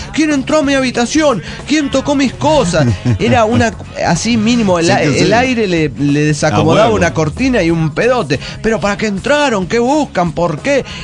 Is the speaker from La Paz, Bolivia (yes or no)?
yes; La Paz, Bolivia; now in Arica, Chile; Como saben, soy de La Paz.